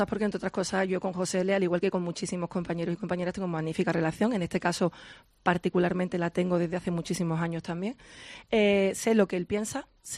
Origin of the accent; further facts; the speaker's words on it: Andalusia, Spain; estoy en la libertad de mi pueblo y de mi serranía de Ronda, que es un sitio maravilloso para seguir disfrutando.